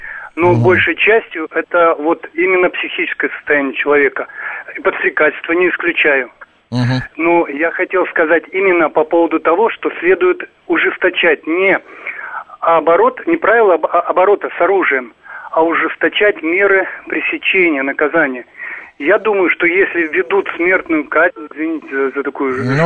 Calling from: Diveyevo, Nizhny Novgorod Oblast, Russia; из Дивеева.

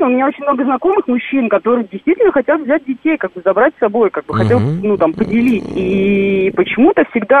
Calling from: Moscow, Russia; also born or lived in Baltics; я выросла не в России, а в Прибалтике

